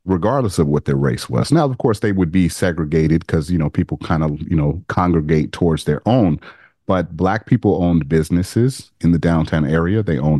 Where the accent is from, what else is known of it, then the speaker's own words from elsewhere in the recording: Las Vegas, Nevada, United States; Well, you know, I grew up in Vegas